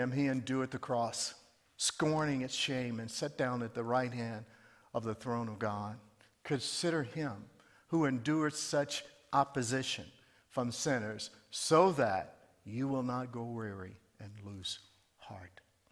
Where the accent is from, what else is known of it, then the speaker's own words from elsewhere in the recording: the South, United States; I grew up in the South.